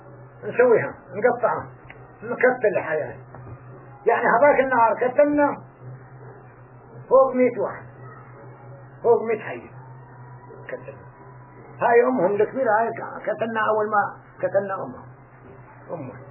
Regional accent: Quneitra Governorate, Syria; ظلينا بلا 67 تحت نزحنا من 67 من الجولان لهين

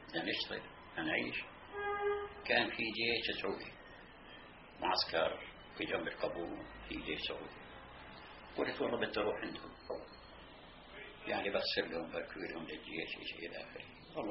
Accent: Palestine; قلت له أنا فلسطيني

